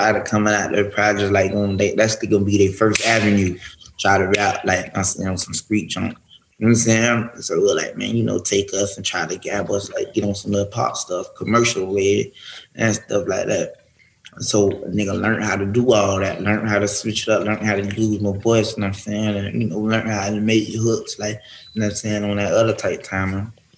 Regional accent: Pompano Beach, Florida, United States; I'm from Pompano, I pop a hole, you hear?

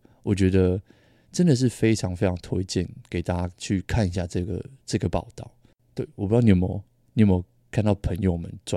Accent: Taiwan; 我身为一个台湾人

